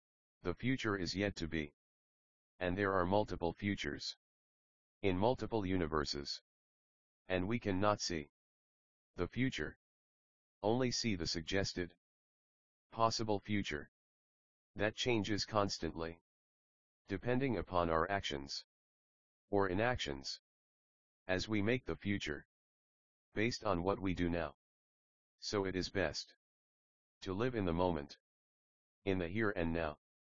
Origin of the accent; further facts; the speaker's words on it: Berkeley, California, United States; Although I grew up in Berkeley